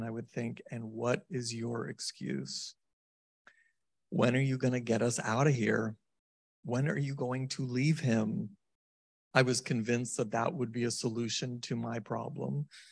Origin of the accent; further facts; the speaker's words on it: San Francisco, California, United States; I grew up in San Francisco. I have a mom and a dad, and I have an older sister and a younger sister. And it was the Gaelic garlic combo. Are you familiar with the Irish Italian mix?